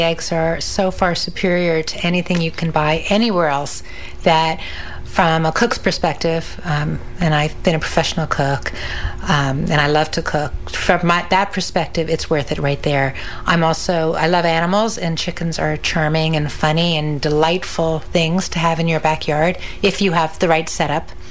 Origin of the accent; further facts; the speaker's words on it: New England, United States; I come from New England, where we also have major storms and a lot of snow and ice